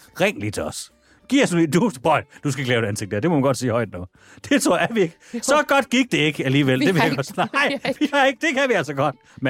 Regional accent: Jutland, Denmark; Jeg er som jyde til bold

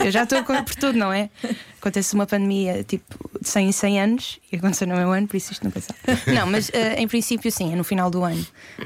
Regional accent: Madeira, Portugal; E eu sou madeirense e não fui.

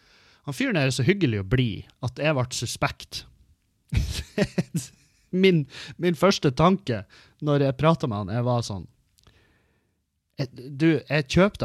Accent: Meløy, Nordland, Norway; det beste showet jeg gjorde, det ble hjemme i Meløy.

